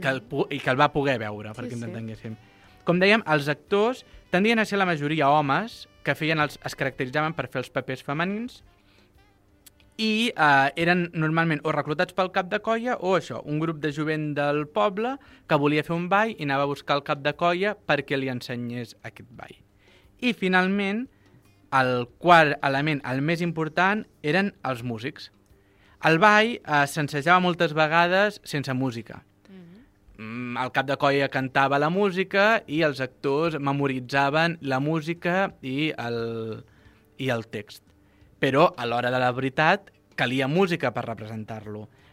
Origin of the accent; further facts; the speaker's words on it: La Bisbal, Catalonia, Spain; a la Bisbal, al meu poble, sabem de l'existència de cinc colles